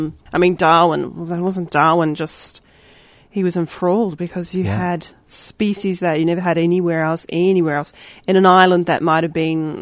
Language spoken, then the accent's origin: English; New Zealand; I'm from New Zealand, so they call them flats.